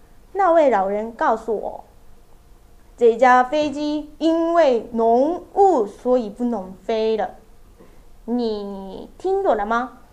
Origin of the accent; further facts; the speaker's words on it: Nara, Japan; Chinese is a second language; now in Tokyo, Japan; 是四年级的学生。我的老家在奈良县，奈良县在大阪和京都的旁边，那一带叫关西地方。我上大学以后，一个人来东京住，开始了新的生活。